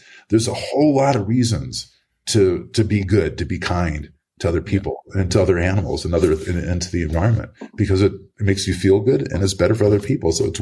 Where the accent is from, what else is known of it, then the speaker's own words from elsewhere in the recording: Boulder, Colorado, United States; We're in the Boulder Film Festival, a smaller one, but this is my hometown, my old hometown.